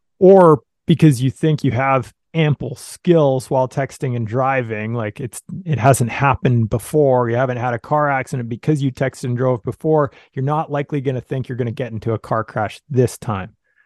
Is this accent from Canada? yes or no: yes; Canada; I'm Canadian, in case you hadn't noticed with the accent